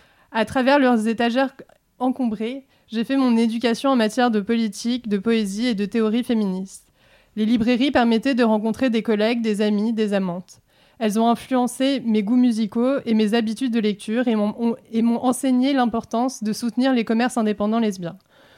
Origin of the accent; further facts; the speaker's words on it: Paris, Île-de-France, France; parce qu'en grandissant à Paris, donc dans les années 2000